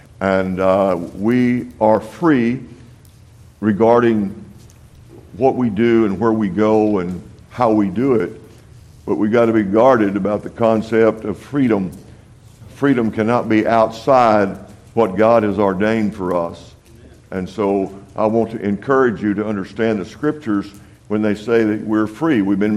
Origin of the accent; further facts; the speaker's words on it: Texas, United States; I'm from West Texas. I'm kind of simple.